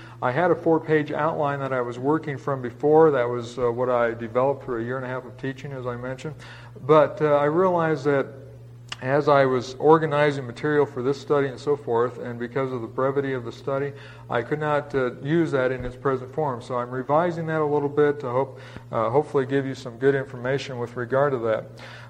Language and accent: English; Phoenix, Arizona, United States; I was born and raised here in Phoenix.